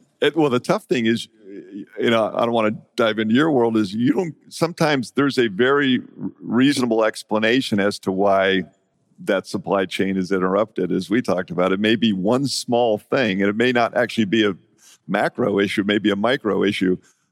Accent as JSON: {"language": "English", "town": "San Diego", "region": "California", "country": "United States", "tie": "born or raised there", "said": "I grew up in San Diego, and I still... 30 years ago, know all the anchors from the news stations because as a kid I grew up"}